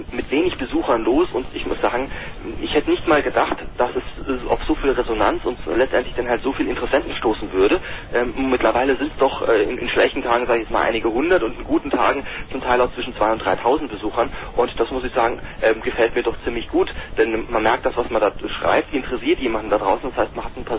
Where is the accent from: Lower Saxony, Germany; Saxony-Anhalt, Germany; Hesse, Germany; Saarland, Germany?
Saarland, Germany; St. Wendel; Ich bin aus dem Saarland, genau gesagt aus St. Wendel.